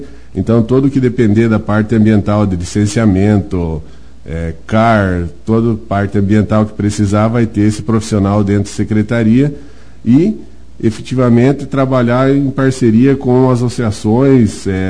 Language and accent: Portuguese; Chopinzinho, Paraná, Brazil; mas nasci, sou natural aqui de Chopinzinho. Meus pais moram na Água Amarela, onde que eu nasci e cresci.